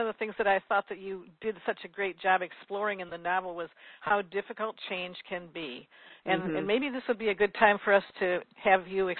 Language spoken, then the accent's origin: English; Madison, Wisconsin, United States; because she went to UW-Madison, which was my hometown.